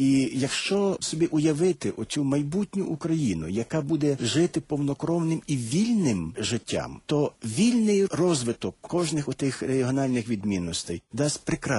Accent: Galicia, Ukraine; Ми, галичани, дуже часто гордимося тим, що у нас збережена церква.

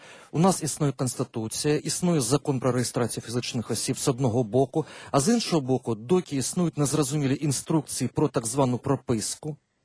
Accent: Donetsk, Donetsk Oblast, Ukraine; now in Kyiv, Ukraine; От я сам донеччанин, я живу 3 роки в Києві, у мене є на Донецьку реєстрацію, я не можу зареєструватися в Києві за свою адресою фактичного мешкання.

